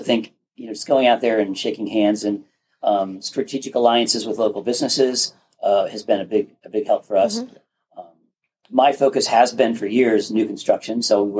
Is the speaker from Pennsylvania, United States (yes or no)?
yes; Pennsylvania, United States; I grew up in Pennsylvania, met my wife in Rhode Island. We got married in Rhode Island, moved out to Montana.